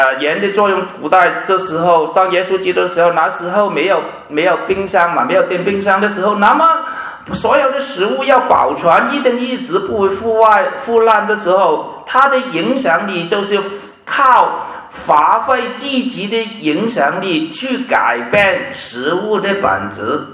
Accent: Hong Kong; 因为就是我是从香港来，很多人都知道，很多时候我们香港人呢

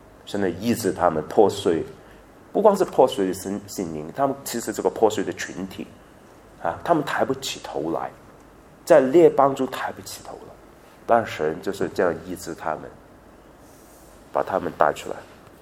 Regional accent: Guangdong, China; accent: Cantonese; 我们广东话就有一句

